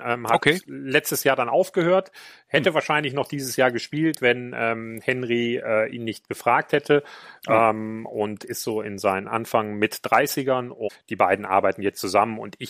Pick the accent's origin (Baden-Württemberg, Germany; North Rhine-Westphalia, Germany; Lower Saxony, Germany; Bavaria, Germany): North Rhine-Westphalia, Germany; Düsseldorf; wir sind beide Düsseldorfer